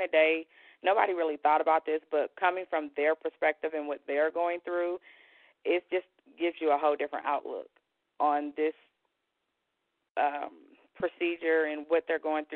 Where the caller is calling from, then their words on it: Charlotte, North Carolina, United States; from Charlotte, North Carolina.